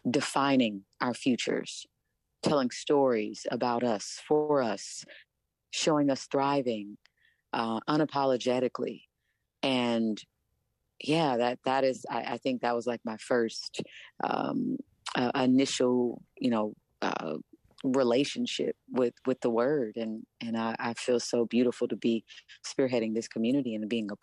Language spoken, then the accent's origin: English; Kansas City, Missouri, United States; the Coterie Theater's Young Playwrights Roundtable in my hometown, Kansas City.